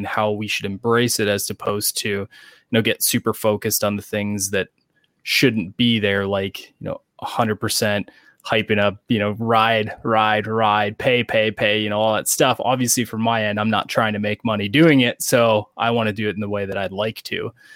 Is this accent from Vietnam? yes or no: no; Canada; I'm from Canada